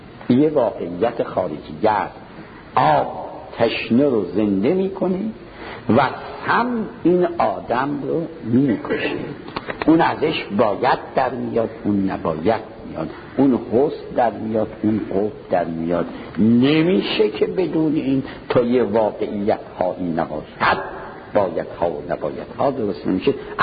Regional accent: Shiraz, Fars, Iran; also born or lived in Qom; مرتب میرفتیم شهر خودم، رفتم شیراز

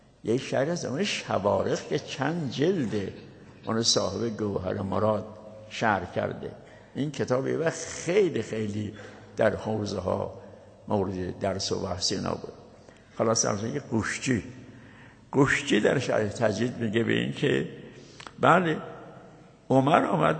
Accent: Mashhad, Razavi Khorasan, Iran; خب اون یک مشهده، ما هم مشهدیم دیگه

